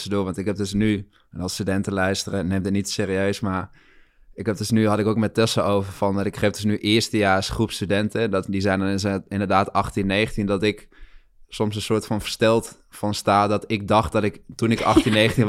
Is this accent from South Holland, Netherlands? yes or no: no; Gelderland, Netherlands; moved away as an adult; ik ben in de Achterhoek opgegroeid en toen ik 18 was ging ik naar Amsterdam.